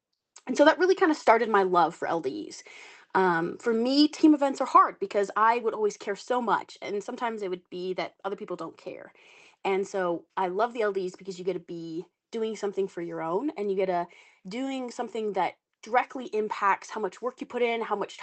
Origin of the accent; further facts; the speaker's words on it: Jerome, Idaho, United States; I'm so glad to be here. I'm from Jerome, Idaho. I'm a fourth generation dairy farmer, and I'm this year's Idaho FFA state reporter.